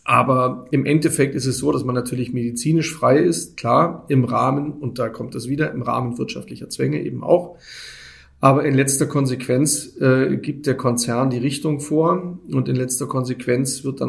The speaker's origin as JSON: {"language": "German", "region": "Berlin", "country": "Germany", "tie": "born or raised there", "also_born_or_lived": "Munich", "accent": "Bavarian", "said": "Ansonsten, ich bin in Berlin aufgewachsen, habe hier einige Jahre verbracht. Bin dann nach Baden-Württemberg gezogen, aufgrund des Berufs meines Vaters"}